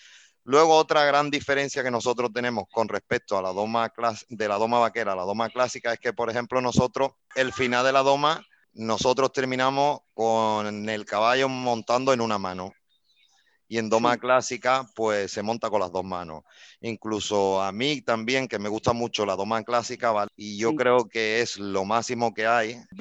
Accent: Dos Hermanas, Andalusia, Spain; me fui al hipódromo de mi pueblo, de Dos Hermanas.

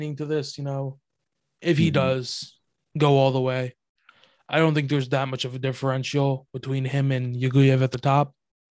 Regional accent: India; I want to say Bajrang just because I'm Indian.

